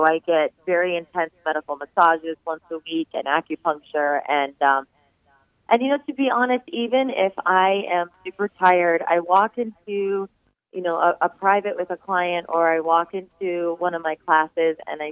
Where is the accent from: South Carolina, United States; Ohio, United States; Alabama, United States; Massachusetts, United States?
Ohio, United States; now in New York, United States; Yes, I grew up in Ohio and was a dancer, a ballet dancer growing up as a little girl, and fell in love with performing and singing and acting, and kind of knew that I wanted to move to New York